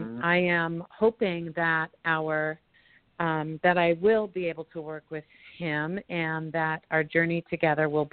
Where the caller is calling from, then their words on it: Colorado, United States; I'm calling from Colorado.